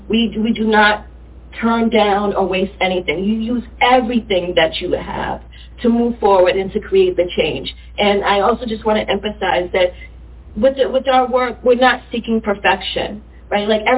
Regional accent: Boston, Massachusetts, United States; I grew up in Boston. I have friends in South Shore.

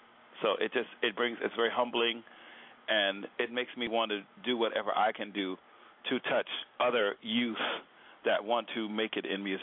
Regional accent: Bronx, New York, United States; also born or lived in Teaneck; just a kid in growing up in the Bronx, New Jersey, Bronx and Teaneck, New Jersey, that loved music.

